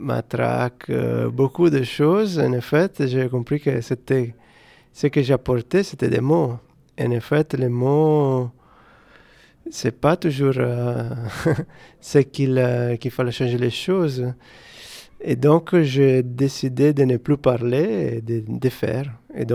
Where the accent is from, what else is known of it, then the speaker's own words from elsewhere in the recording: Calabria, Italy; French is a second language; also born or lived in Bologna; je viens d'Italie, originaire de Calabre, sud de l'Italie, mais après j'ai vécu pour 25 ans à Bologne.